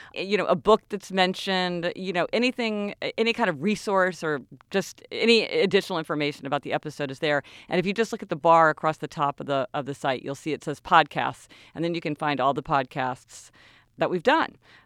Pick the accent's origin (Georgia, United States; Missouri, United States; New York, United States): Missouri, United States; Kansas City; Well, and we're from Kansas City, and, you know, we both grew up there our whole lives.